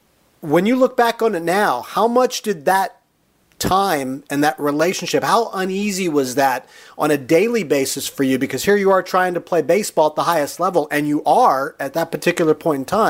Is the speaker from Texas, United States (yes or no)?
no; Harrisburg, Pennsylvania, United States; I grew up in the Harrisburg area, and you were either a Phillies fan or Pirates fan back then.